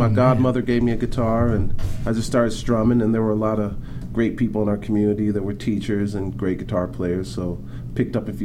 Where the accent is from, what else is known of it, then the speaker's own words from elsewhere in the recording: Claremont, California, United States; also born or lived in Pasadena, United States; Yeah, born in Pasadena, and then we moved to Claremont around that time.